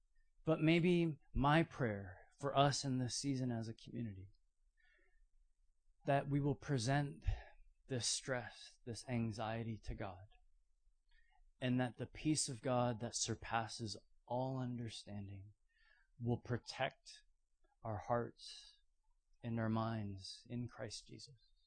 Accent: Canada; So I grew up in Canada.

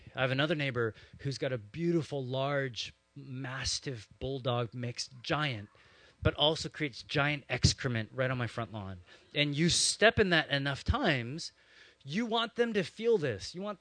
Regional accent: Calgary, Alberta, Canada; also born or lived in Banff; So I'm from Canada, and when I was younger, I grew up in Calgary, which is the Rocky Mountains.

